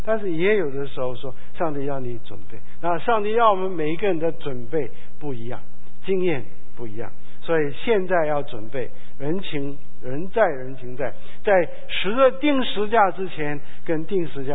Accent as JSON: {"language": "Chinese", "country": "Hong Kong", "said": "我开始的神学院里面，我们香港人是比较着重穿的"}